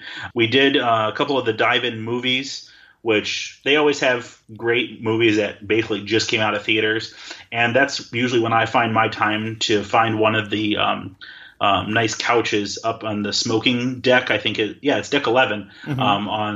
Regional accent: Wisconsin, United States; I mean, I'm from Wisconsin, the land of cheese.

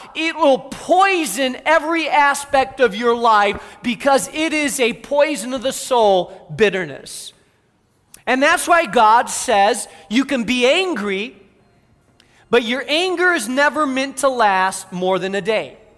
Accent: Spain; many of our listeners know I grew up in Spain, and my mother still lives in Spain.

